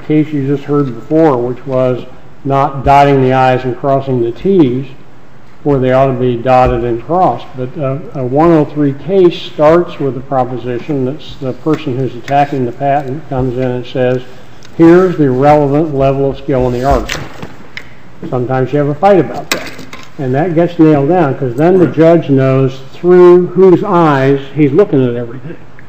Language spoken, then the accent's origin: English; Kansas, United States; I'm from Kansas